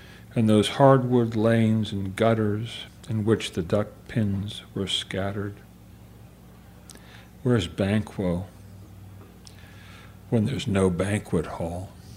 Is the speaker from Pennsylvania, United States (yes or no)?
yes; Homestead, Pennsylvania, United States; I grew up in Homestead, and West Street was the main drag that came down into the high level, what was then the high level bridge.